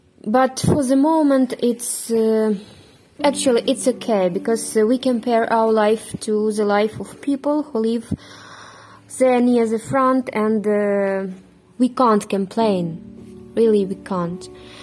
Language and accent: English; Lviv, Lviv Oblast, Ukraine; I'm from Lviv. This is one of the most beautiful cities in the west of Ukraine.